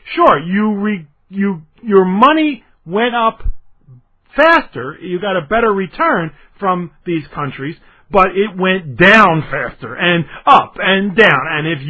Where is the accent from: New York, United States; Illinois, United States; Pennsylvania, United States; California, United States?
Pennsylvania, United States; Philadelphia; You understand, I'm from Philadelphia. I'm Italian. My grandparents were all from Italy.